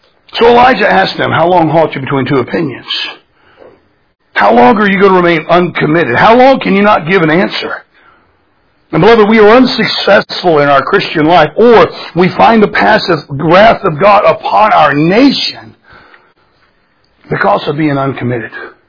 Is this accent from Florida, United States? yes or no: yes; Florida, United States; And then growing up in South Florida, we would get out at night and we would run and we would chase these armadillos